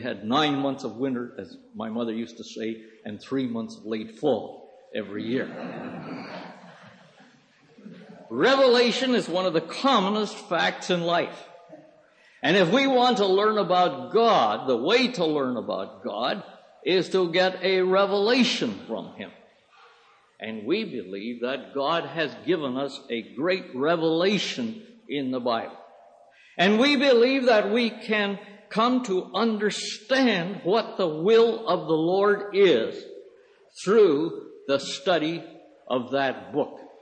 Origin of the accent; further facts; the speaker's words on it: United States; born there; I don't think you'd have any difficulty in reaching the conclusion I was born in the United States simply from listening to my speech